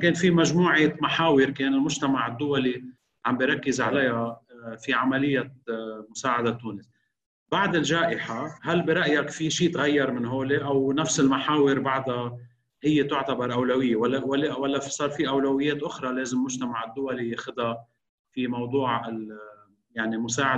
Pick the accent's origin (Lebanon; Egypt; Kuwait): Lebanon; أنا يعني كلبناني أنا نفسي بشكركم